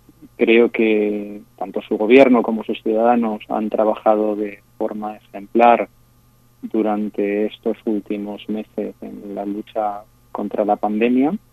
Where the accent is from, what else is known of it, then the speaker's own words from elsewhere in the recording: Spain; Yo soy abogado de origen español